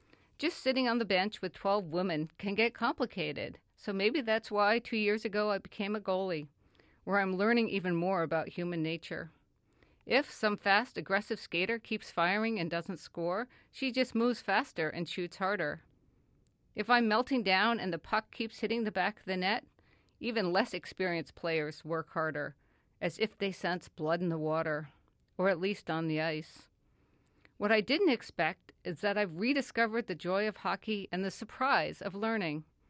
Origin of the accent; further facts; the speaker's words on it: Vermont, United States; I grew up in Vermont playing pond hockey.